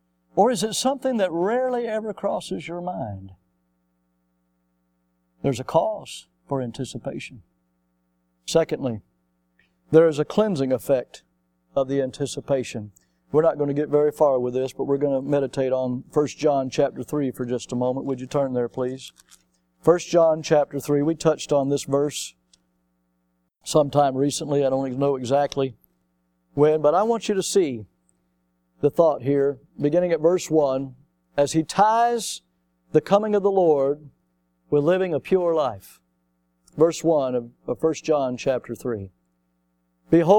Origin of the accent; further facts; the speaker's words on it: the South, United States; Now, growing up in the South, you have to understand something.